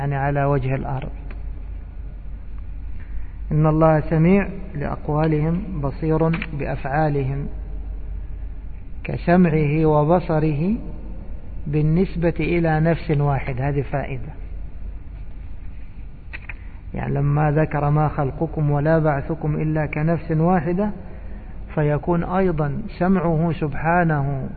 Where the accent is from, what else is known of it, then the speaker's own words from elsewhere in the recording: Egypt; هذا مشهور عندنا في بلادنا مصر.